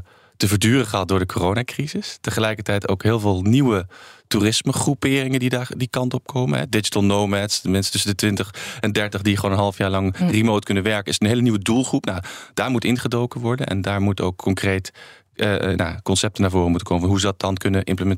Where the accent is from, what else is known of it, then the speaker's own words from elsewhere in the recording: Maastricht, Limburg, Netherlands; Ik kom zelf uit Maastricht, maar ik snap wat je zegt.